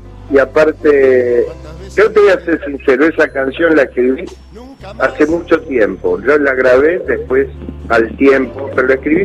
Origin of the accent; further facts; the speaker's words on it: Buenos Aires, Argentina; born there; yo nací en San Juan de Boedo